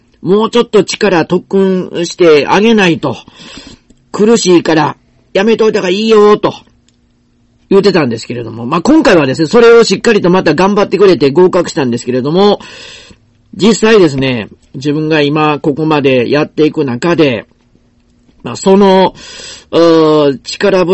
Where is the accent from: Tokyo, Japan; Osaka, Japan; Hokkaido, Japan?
Osaka, Japan; now in Nara, Japan; 大阪で生まれて大阪で育った